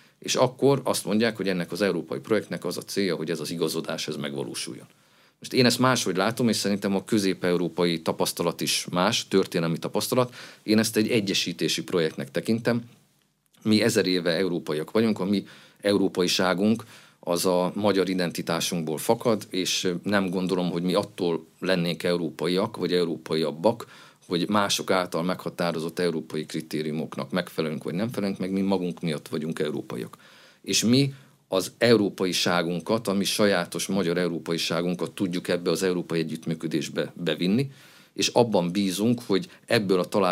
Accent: Szolnok, Jász-Nagykun-Szolnok, Hungary; Én Szolnokon születtem, ott is nőttem föl, ezt én láttam közelről.

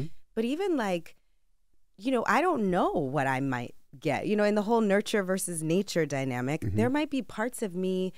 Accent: Bronx, New York, United States; Born and raised in the Bronx. I mean, my mother was born in the Bronx. My mother grew up on Simpson Street, and I grew up on Pugsley Avenue across from Stevenson High School.

